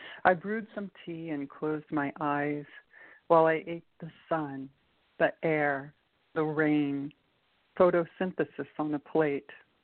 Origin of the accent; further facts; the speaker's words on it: Houston, Texas, United States; I grew up in Houston, Texas, really